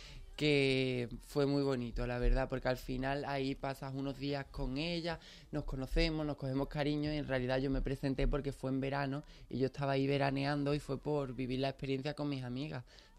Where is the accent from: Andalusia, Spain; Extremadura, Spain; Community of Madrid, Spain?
Andalusia, Spain; Pilas; si yo le digo, soy de Pilas, ¿qué conoces de mi pueblo?